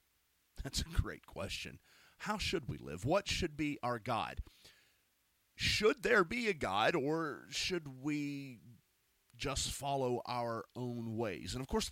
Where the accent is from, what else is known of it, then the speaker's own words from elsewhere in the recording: United States; I'm a Christian, and number two, I'm an American, and I love my country.